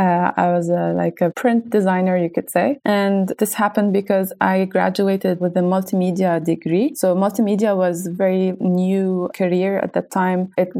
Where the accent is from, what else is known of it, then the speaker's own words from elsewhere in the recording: Lebanon; I come from Lebanon. I'm kind of a digital nomad, so I travel around the world